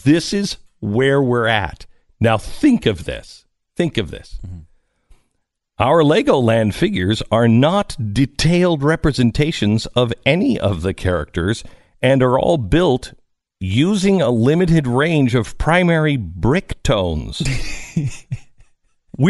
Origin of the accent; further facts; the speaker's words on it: Pacific Northwest, United States; remember when I was about 10 years old and growing up in the Pacific Northwest and seeing things on the news, you know, from the rest of the country, I think.